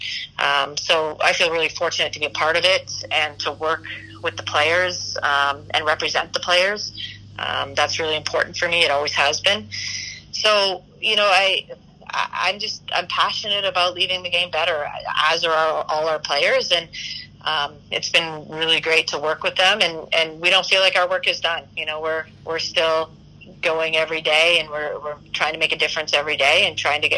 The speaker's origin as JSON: {"language": "English", "town": "Kingston", "region": "Ontario", "country": "Canada", "said": "because we are both from Kingston, and they loved hockey"}